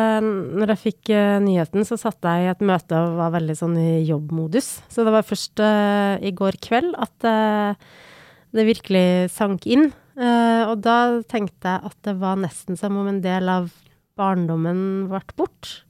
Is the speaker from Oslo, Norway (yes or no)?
no; Trøndelag, Norway; den stoltheten som han bidro til at vi hadde som trøndere